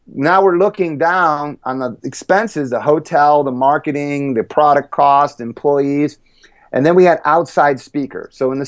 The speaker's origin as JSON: {"language": "English", "town": "Ann Arbor", "region": "Michigan", "country": "United States", "tie": "born or raised there", "said": "I grew up in Ann Arbor, Michigan, and I struggled in life very young."}